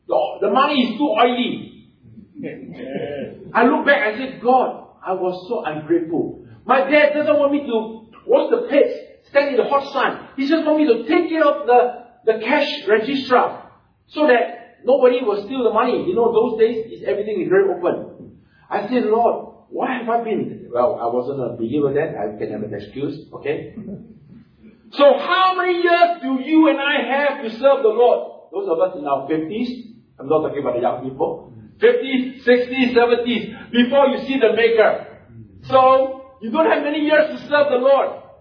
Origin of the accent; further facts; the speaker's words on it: Singapore; I come from Singapore, right? Again, I have Malaysian and Singapore heritage. Okay, heritage. Okay, I married a Singaporean woman, so I end up have a bit of Singapore.